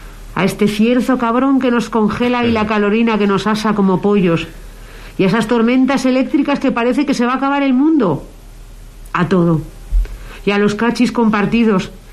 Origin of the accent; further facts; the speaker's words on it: Tudela, Navarre, Spain; Te aclimatas, los cachis llenos de babas, el cierzo, la colorina, los mosquitos, el zurracapote de la teba, te curten. Te hacen de Tudela.